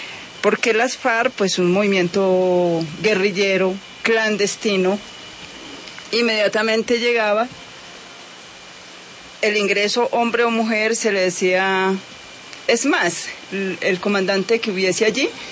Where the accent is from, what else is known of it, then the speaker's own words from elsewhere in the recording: Santa Rosa de Osos, Antioquia, Colombia; Yo soy de Santa Rosa de Osos